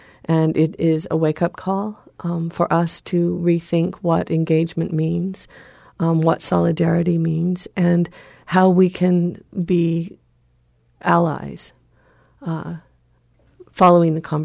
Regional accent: Utah, United States; I'm very interested that in my home state of Utah, our Congressman Jason Chaffetz, 2 weeks ago

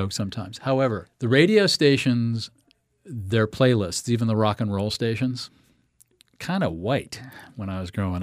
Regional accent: Madagascar; I grew up in part in Madagascar.

